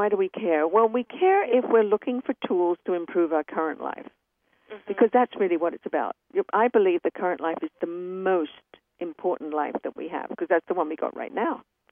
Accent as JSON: {"language": "English", "region": "England", "country": "United Kingdom", "tie": "born or raised there", "said": "because I grew up in England, we've always been involved in the metaphysical."}